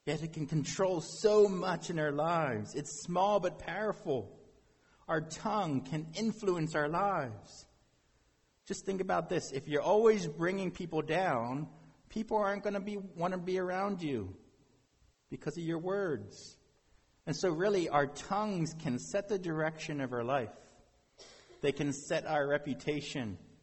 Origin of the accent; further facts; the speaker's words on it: Pennsylvania, United States; I'm from Lancaster County, and if you know anything about Lancaster, there's a lot of Amish.